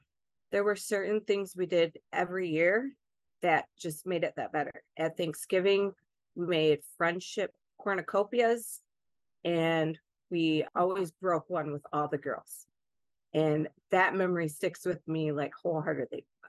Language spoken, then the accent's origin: English; Bertrand, United States; from the Bertrand area. I've lived in Bertrand my whole life.